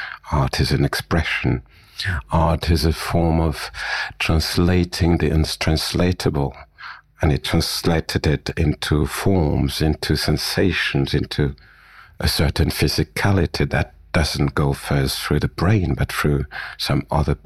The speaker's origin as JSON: {"language": "English", "country": "Cameroon", "said": "I don't need to say I'm from Cameroon or from Africa, etc. It's obvious."}